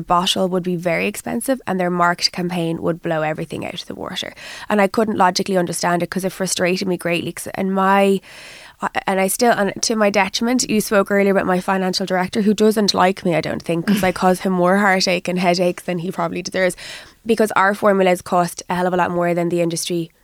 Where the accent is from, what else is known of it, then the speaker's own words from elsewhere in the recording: Ireland; I often go to the States and they'll say, are you from London? I'm like, no, I'm Irish and I'm red.